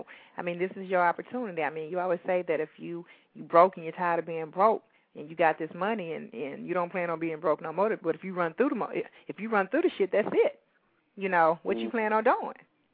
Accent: Mississippi, United States; and, you know, I'm from Mississippi, and I a lot of times when I ask that question

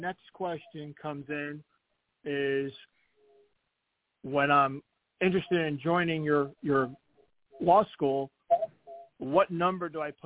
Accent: Ohio, United States; I'm from Ohio

